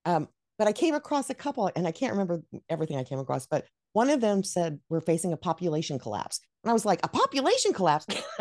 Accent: Dallas, Texas, United States; also born or lived in New Mexico; So I was raised in Dallas, which, I mean, they had winters back then.

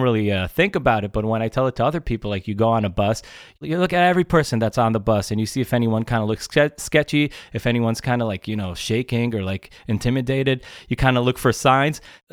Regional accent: Israel; It can't be, we're from Israel and we're showing how bad it, you know, we tried to show both sides so anyone can relate to it

